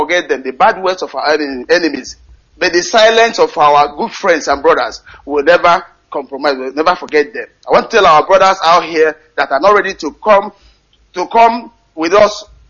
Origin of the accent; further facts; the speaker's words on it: Anambra, Nigeria; By the grace of God, the servant of Biafra. I'm from Oba. Albany, then to South Anambra State, Biafra land.